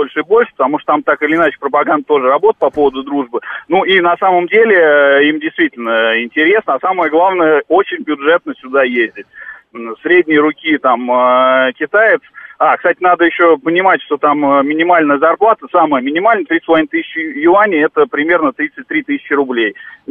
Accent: Moscow, Russia; Я из Москвы.

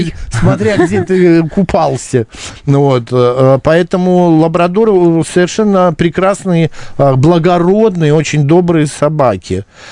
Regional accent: Moscow, Russia; говорят, что мы, москвичи, зажрались.

